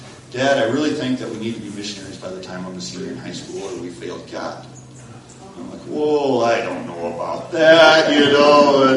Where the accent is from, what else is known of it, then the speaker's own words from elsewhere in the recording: Sioux City, Iowa, United States; We're from Sioux City, Iowa. We grew up in the church.